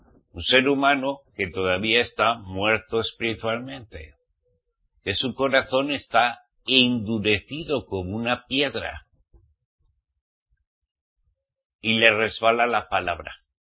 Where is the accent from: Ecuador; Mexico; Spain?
Spain; Como español